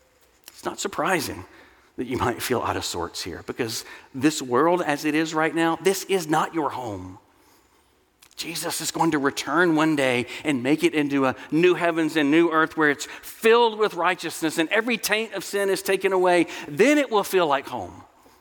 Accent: Mississippi, United States; I'm from Mississippi, and it felt like we were moving home.

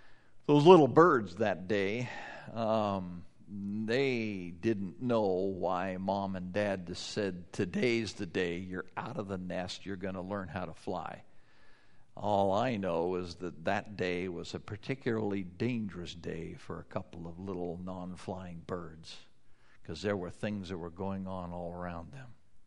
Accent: Wyoming, United States; Now, you folks live closer to the water than I did growing up in Wyoming.

